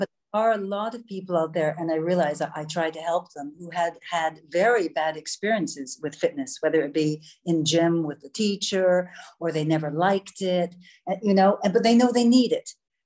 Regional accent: Canada; moved away as an adult; now in Netherlands; I'm from Canada. I'm a 60-year-old Canadian, and right. I'm living here in the Netherlands now for about 22 years

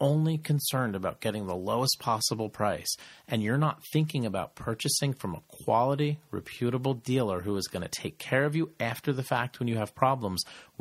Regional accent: New Jersey, United States; We're from New Jersey where we don't have a lot of that in our area

